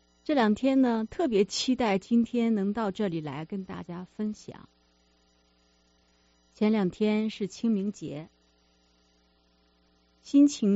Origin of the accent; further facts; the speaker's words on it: China; 在我们中国人的心中，祖先是最神圣的信仰。